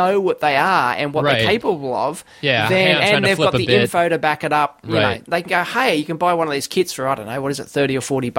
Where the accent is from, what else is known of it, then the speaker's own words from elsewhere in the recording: Australia; We celebrate being Australian